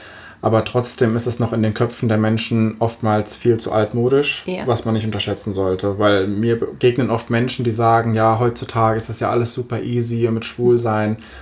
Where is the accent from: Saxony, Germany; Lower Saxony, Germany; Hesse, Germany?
Hesse, Germany; ich bin aufgewachsen im Odenwald, in einer Stadt, die hat nur 16.000 Einwohner, was sehr wenig gegenüber Frankfurt ist.